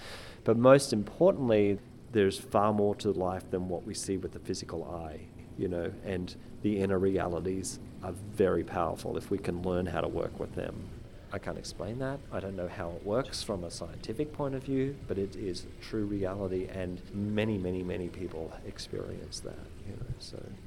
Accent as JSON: {"language": "English", "country": "Australia", "said": "I'm from Australia. I moved over here to work for ACK-N-CAR, actually."}